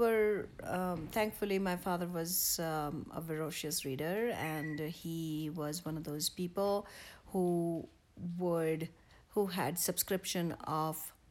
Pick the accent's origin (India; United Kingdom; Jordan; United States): India; North India; Well, we grew up in North, and part of a warrior community